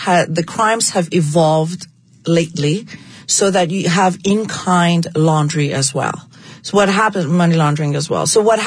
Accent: Fresno, California, United States; I grew up in Fresno of all the places to grow up in Fresno

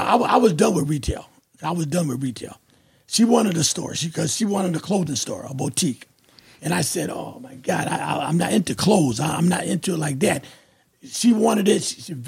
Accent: New Haven, Connecticut, United States; And being in New Haven, growing up in New Haven, it was always rough. It was always hard times in New Haven. I was raised on Dixwell Avenue, lived in the Hill section.

